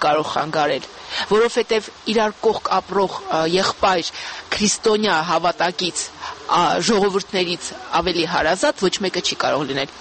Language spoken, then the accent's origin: Armenian; Akhalkalaki, Samtskhe-Javakheti, Georgia; moved away; Մեր փողոցում Ախալքալաքում, եթե ասում են … ուրեմն Ախալքալաք է։ Չնայած արդեն 30 տարուց ավելա դրսում եմ ապրում